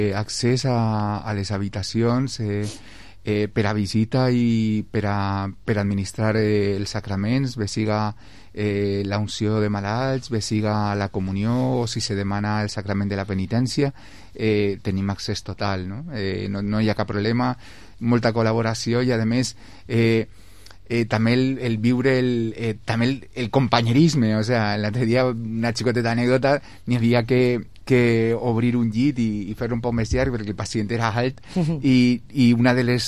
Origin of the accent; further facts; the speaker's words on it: Vila-real, Valencian Community, Spain; al ser també d'ací, soc de Villarreal, estic en la vall, he estat en Betxí